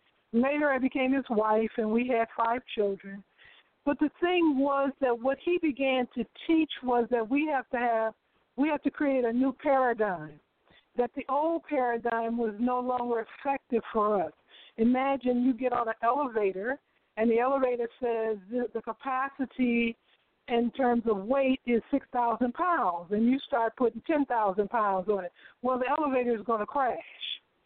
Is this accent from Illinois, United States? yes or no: yes; Chicago, Illinois, United States; And so I grew up in Chicago.